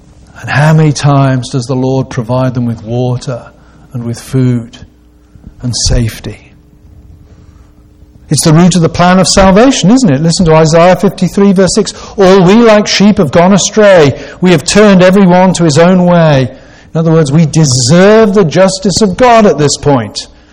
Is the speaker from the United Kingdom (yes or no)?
yes; United Kingdom; I'm British, not used to guns really